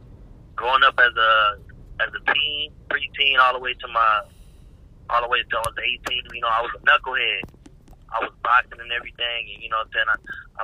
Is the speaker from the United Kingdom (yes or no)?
no; West Coast, United States; even though I'm from the West Coast, everybody, you know, West Coast, we got a certain wave that we ride.